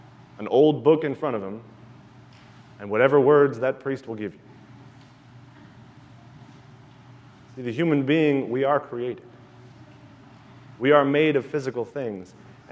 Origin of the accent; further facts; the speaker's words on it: Ireland; And it's a blessing for me, as an Irishman